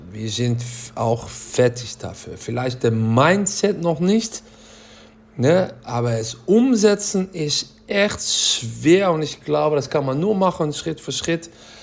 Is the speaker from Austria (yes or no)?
no; Netherlands; German is a second language; Ja, ich weiß, ich bin Holländer, aber ich bin auch erkältet.